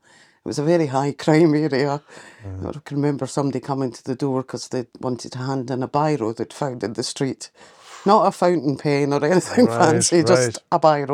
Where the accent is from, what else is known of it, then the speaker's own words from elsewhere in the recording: Dollar, Scotland, United Kingdom; also born or lived in Bonnybridge; Originally I'm from down sort of Stirling area, the Hillfoots, and just outside Stirling. So that's where I grew up. Lived in Dollar originally, and then moved to Bonnybridge, 2 very different places, I have to say.